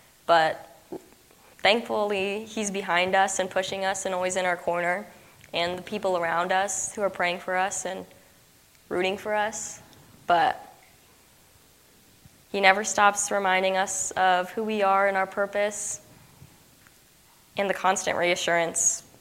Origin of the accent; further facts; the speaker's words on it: Phoenix, Arizona, United States; I'm from Phoenix, Arizona, a little ways away from home, but I'm a sophomore at Olivet.